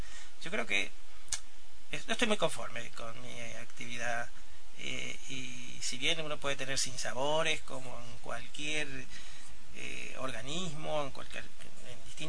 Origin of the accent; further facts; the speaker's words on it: Los Pagos, Entre Ríos, Argentina; also born or lived in Concepción del Uruguay; La secundaria la hice en Concepción del Uruguay, Entre Ríos.